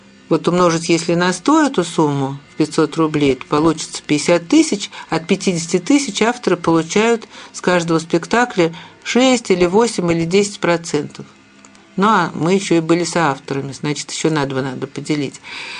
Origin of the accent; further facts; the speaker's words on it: Moscow, Russia; потому что мы обе выросли в Москве